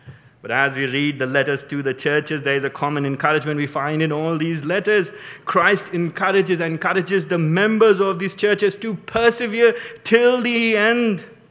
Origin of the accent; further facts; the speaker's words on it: India; and I'm Indian. I like to say the things over and over again.